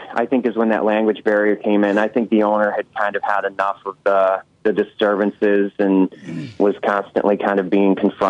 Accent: Oscoda, Michigan, United States; I'm from Oscoda, actually. That's where I live.

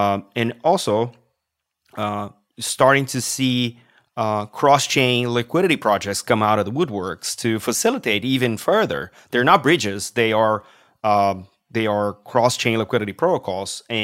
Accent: Brazil; I come from Brazil.

